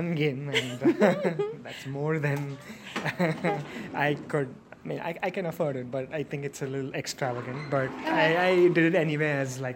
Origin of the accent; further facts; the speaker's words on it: San Jose, California, United States; I'm visiting from the Bay Area, San Jose, California.